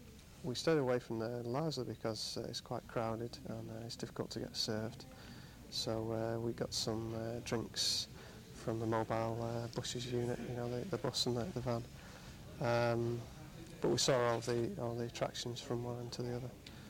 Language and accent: English; Manchester, North West England, United Kingdom; now in Greenfield, United Kingdom; and I come from Manchester. I'm living in Greenfield at the moment, which is close to Saddleworth.